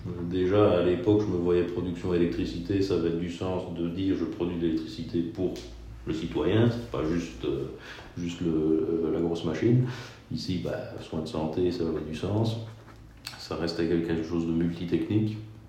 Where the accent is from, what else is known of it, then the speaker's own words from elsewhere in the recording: Liège, Wallonia, Belgium; also born or lived in Arlon; je suis né à Messan aussi, habitant à Arlon. Mon père a eu un boulot sur Liège, on a bougé sur Liège en 92. Je le dis parce que ça a été quand même un peu marquant, même si je n'avais que 7 ans